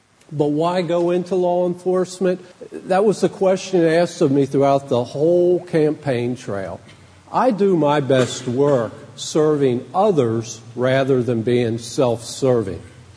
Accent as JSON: {"language": "English", "town": "Cincinnati", "region": "Ohio", "country": "United States", "tie": "born or raised there", "said": "As mentioned, I was raised in Western Hamilton County, Price Hill, Fairmount, west side of town, graduated from Western Hills."}